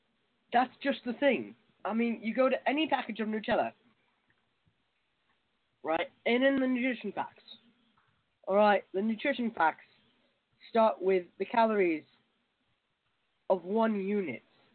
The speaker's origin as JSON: {"language": "English", "country": "United Kingdom", "said": "I'm absolutely in love with France, even though I'm a Brit."}